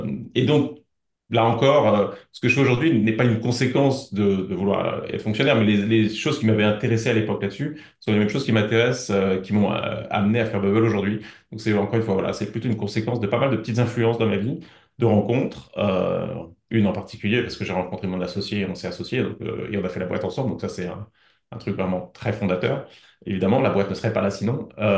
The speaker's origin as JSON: {"language": "French", "region": "Normandy", "country": "France", "tie": "born or raised there", "also_born_or_lived": "Paris", "said": "français. Je suis né à Paris il y a un peu plus de 40 ans, un peu plus de 40 ans maintenant. Et après, j'ai grandi en Normandie toute mon enfance, à la campagne."}